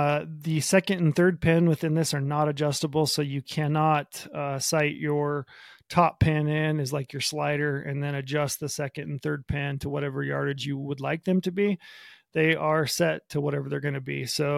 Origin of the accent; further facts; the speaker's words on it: Utah, United States; including my home state of Utah